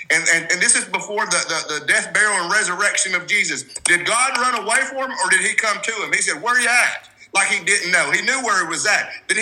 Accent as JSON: {"language": "English", "region": "the South", "country": "United States", "tie": "born or raised there", "said": "and I grew up in the South, and we went to church and all these things."}